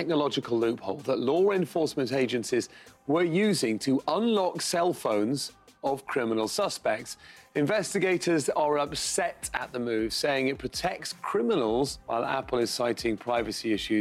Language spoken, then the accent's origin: English; England, United Kingdom; I'll be honest, as an English person sitting here, I have absolutely no idea what any of this conversation has been about.